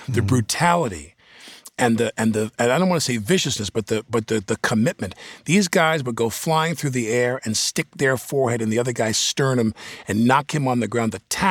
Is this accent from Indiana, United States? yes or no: no; Massapequa, New York, United States; I'm from Massapequa, Long Island, and they had 2 high schools.